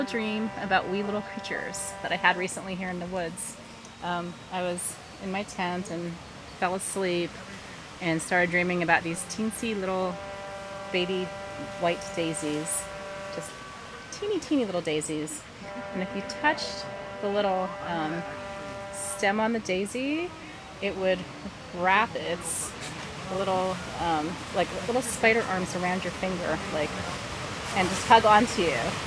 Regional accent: East Coast, United States; He came from the West Coast, I came from the East Coast. We met in the middle.

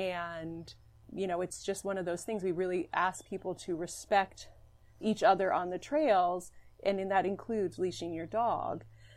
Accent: New York, United States; I'm the Vice President of Conservation for the Columbia Land Conservancy. And I grew up here in Columbia County

